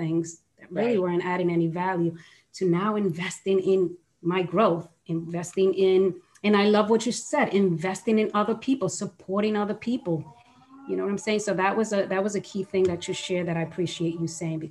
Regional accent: New York, United States; I'm a New Yorker, what can I say?

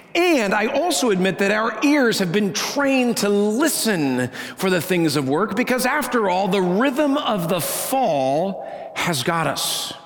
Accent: Denver, Colorado, United States; Now, I grew up in Denver, Colorado. I grew up in a city.

